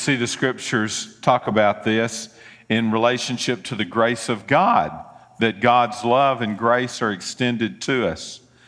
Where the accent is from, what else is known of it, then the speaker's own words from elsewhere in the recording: Memphis, Tennessee, United States; I'm from Memphis. You know, I don't have a southern accent, but still.